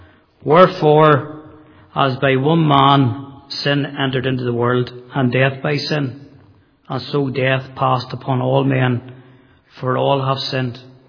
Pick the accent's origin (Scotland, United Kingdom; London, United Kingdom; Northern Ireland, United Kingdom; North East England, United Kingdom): Northern Ireland, United Kingdom; Armagh; I'm from Armagh. And not to give my age away too much, I was born in the 70s.